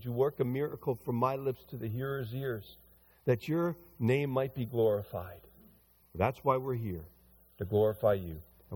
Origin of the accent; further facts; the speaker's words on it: the South, United States; I was raised in the South, right, Jimmy? I'm a Christian.